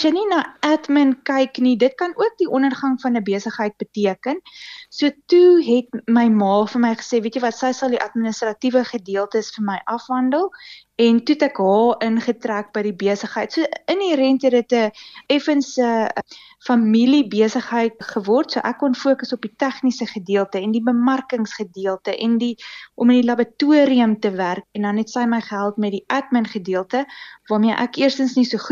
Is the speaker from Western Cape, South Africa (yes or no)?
no; Kempton Park, Gauteng, South Africa; also born or lived in Pretoria; Ek was gebore in Pretoria, so ek moet erken ek is 'n Bluebell ondersteuner. En dan van daar af het ek skool gegaan in Kempton Park en toe weer teruggetrek na die Pretoria omgewing toe